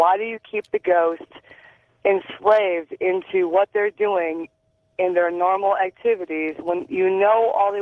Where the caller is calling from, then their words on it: Chagrin Falls, Ohio, United States; also born or lived in Russell Township, United States; I'm calling from Chagrin Falls, and I used to live in Russell Township, Novelty, Ohio.